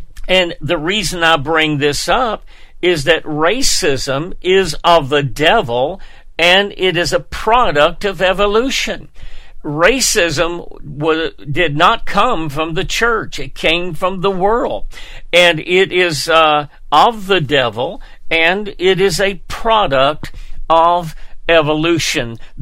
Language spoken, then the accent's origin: English; Dayton, Tennessee, United States; In 1925 in Dayton, Tennessee, that is my hometown.